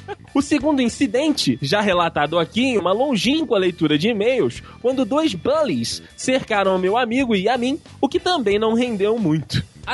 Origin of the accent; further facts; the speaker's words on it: Cachoeiro de Itapemirim, Espírito Santo, Brazil; Estávamos em uma festa em minha cidade natal, Cachoeiro de Itapemirim, na qual tínhamos cerveja liberada.